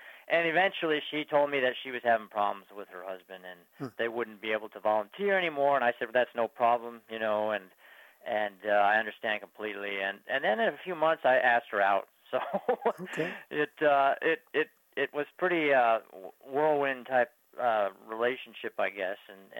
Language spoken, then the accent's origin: English; New York, United States; born there; just like I was born in New York, and she was born in Las Vegas. You really can't get more American than that.